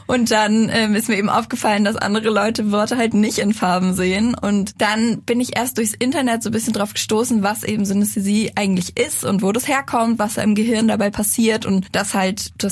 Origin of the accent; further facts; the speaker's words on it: Munich, Bavaria, Germany; mir geht's gut. Ich komme aus München, ich bin 24 Jahre alt und ich studiere hier in München an der LMU Soziologie im Master gerade.